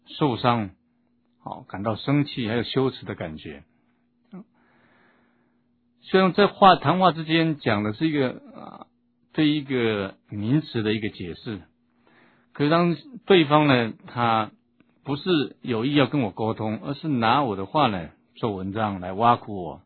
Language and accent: Chinese; Taiwan; 我们台湾这边人常讲是养小老婆。